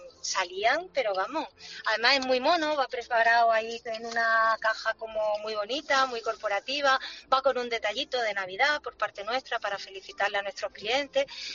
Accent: Antequera, Andalusia, Spain; los chicharrones, que en Antequera, uh-huh. que en mi pueblo, pues, los chicharrones, hay dos tipos de chicharrones

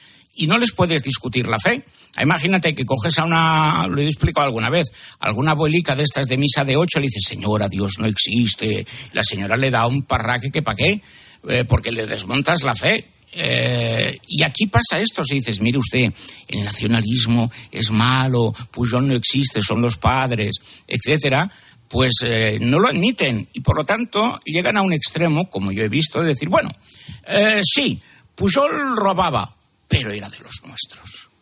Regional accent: Catalonia, Spain; como catalán y español, a mí me duele muchísimo que seamos una anomalía

